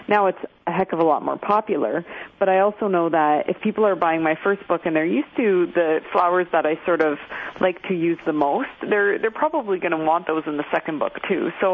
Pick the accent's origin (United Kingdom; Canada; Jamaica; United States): Canada; as a Canadian, sometimes it's hard for me to make recommendations